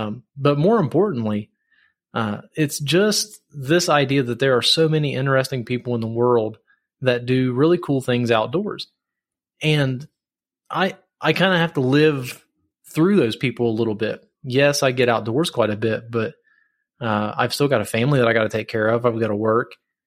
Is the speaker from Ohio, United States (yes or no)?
yes; Ohio, United States; now in Colorado, United States; I'm actually from Southern Ohio, right against the Kentucky border. And I moved to Colorado a couple years ago. So I grew up in Southern Ohio doing the rural things, you know, hunting, fishing, camping.